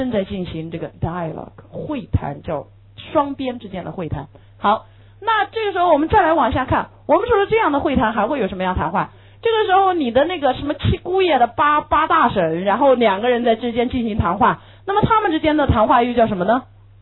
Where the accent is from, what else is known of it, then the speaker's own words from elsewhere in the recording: Beijing, China; 这就是我们北京人所说的侃，